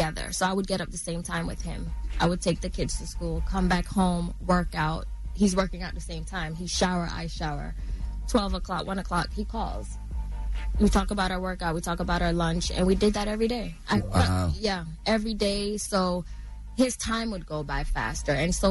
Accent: Saint Thomas, Jamaica; Growing up in Jamaica, I witnessed my dad being murdered.

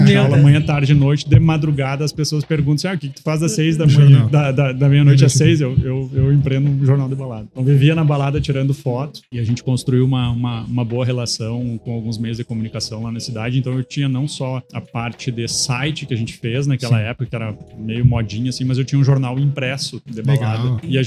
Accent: Santa Maria, Rio Grande do Sul, Brazil; Então, eu sou de Santa Maria, a gente tem um grupo de empresas lá na cidade, na região.

